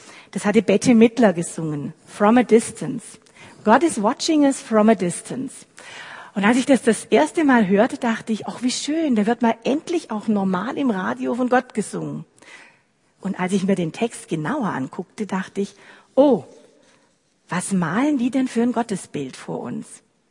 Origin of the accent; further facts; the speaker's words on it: Swabia, Germany; ich bin ja Schwäbin.